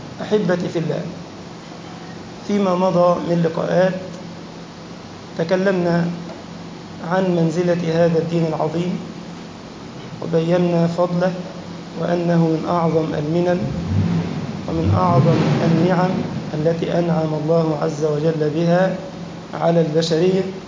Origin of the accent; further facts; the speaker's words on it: Egypt; اللهم اجعل بلدنا مصر سخاء رخاء وسائر بلاد المسلمين